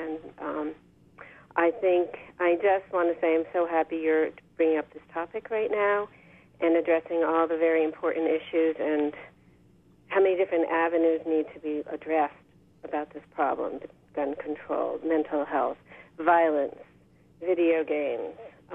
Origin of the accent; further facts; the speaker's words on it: Newtown, Connecticut, United States; now in Maine, United States; I am someone who's lived in Maine for 16 years now, but I grew up in Newtown, Connecticut, and I still have family there.